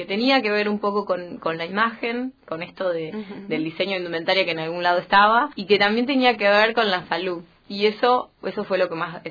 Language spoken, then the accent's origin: Spanish; Río Grande, Tierra del Fuego, Argentina; nací acá en Río Grande, en el hospital, cuando era territorio y no era provincia.